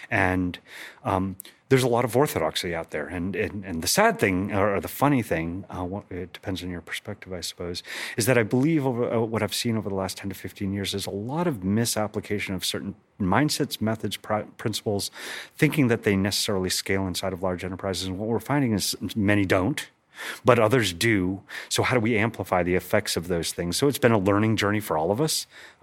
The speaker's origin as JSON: {"language": "English", "region": "California", "country": "United States", "tie": "born there", "also_born_or_lived": "Alaska", "said": "I was born and raised in First Alaska. My parents were both academics and going to the University of Alaska to get their graduate degrees. We then moved to Southern California"}